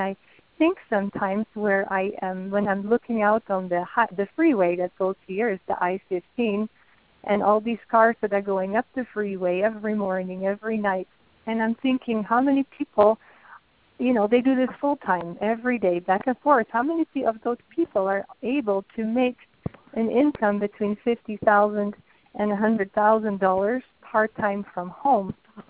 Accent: Netherlands; English is a second language; you may have hear a little bit of an accent on me. I'm originally from Holland.

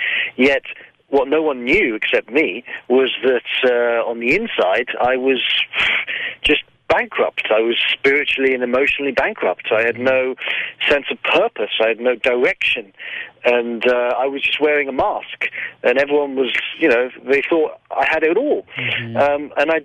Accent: London, United Kingdom; I grew up in London, but both my parents are Greek, and I do speak Greek.

